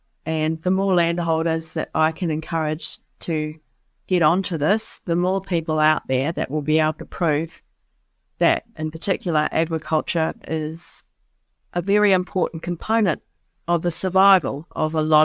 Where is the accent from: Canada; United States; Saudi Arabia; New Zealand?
New Zealand; I don't know if that's a Kiwiism or not, because I'm originally from New Zealand